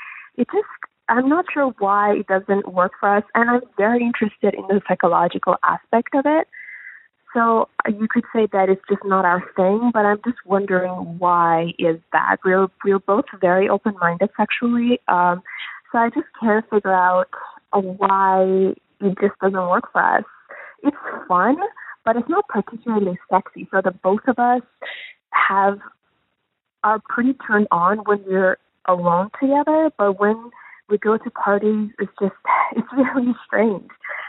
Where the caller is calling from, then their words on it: Toronto, Ontario, Canada; I'm calling from Toronto